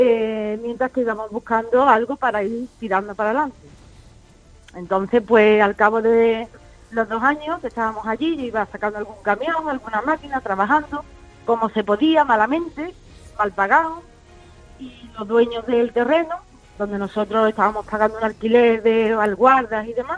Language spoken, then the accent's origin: Spanish; Seville, Andalusia, Spain; yo soy de aquí de Sevilla